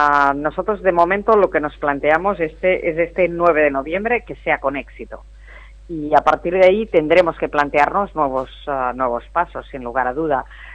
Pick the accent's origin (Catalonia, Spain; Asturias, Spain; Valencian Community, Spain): Catalonia, Spain; L'Hospitalet de Llobregat; yo soy del Hospitalet de Llobregat, una ciudad muy cercana a Barcelona